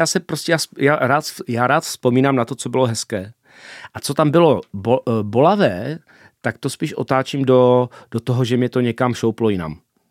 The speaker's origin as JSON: {"language": "Czech", "region": "Moravia", "country": "Czechia", "said": "jak vidíš u nás na Moravě, cymbalová muzika je prostě nahoru dolů"}